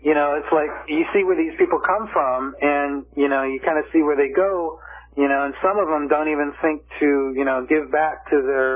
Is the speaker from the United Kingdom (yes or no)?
no; Ireland; I'm Irish, you know